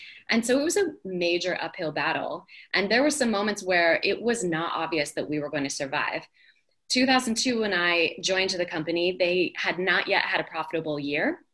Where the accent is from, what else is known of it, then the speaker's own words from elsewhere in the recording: Redmond, Washington, United States; And so I grew up in Redmond, Washington, and all of the parents of my friends in high school were working at Microsoft.